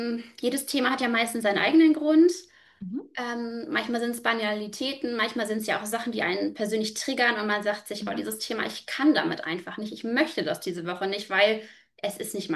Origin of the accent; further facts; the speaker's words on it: Hamburg, Germany; ich komme aus dem Norden, ich komme aus Hamburg, bin mittlerweile verheiratet, habe zwei kleine Kinder.